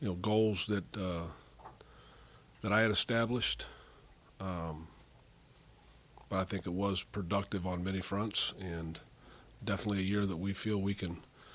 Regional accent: Hayward, California, United States; I grew up in Hayward. I'm back home. I love the fact that I'm back home

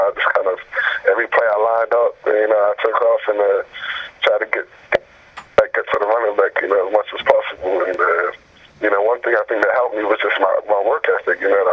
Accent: England, United Kingdom; I played rugby growing up in England

